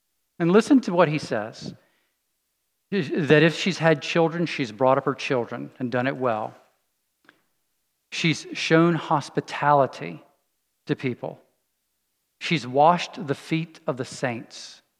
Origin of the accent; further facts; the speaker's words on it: United States; I have this thing I grew up with in the United States.